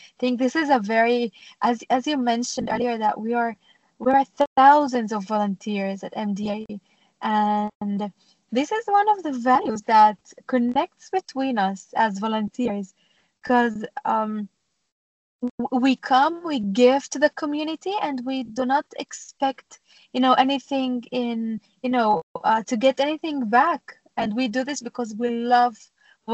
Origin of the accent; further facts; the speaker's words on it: Nazareth, Northern District, Israel; English is a second language; So I grew up in Nazareth, a city filled with faith and history. As a Christian Arab, you know, I was surrounded by a mix of Christians, Muslims, and Jews, living side by side.